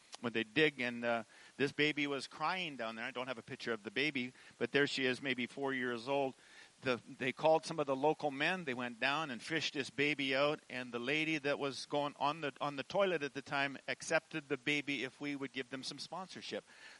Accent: Canada; as a Canadian farm boy, you just never heard of things like that.

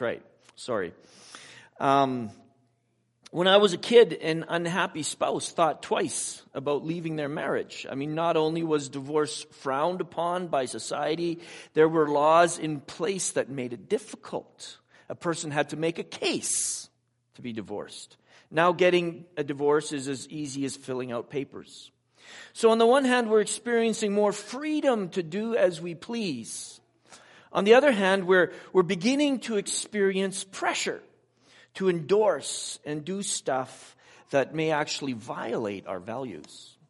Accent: Abbotsford, British Columbia, Canada; I grew up in Abbotsford, BC, where dairy farmers dilute their bad-smelling farm stuff and pump it on the field through their irrigation systems

